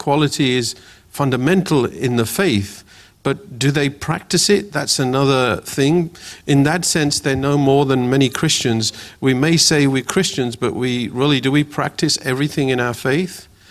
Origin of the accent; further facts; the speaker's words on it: England, United Kingdom; accent: English; I grew up in England, and some of you may notice I've actually got an English accent. So in England, I had a nickname.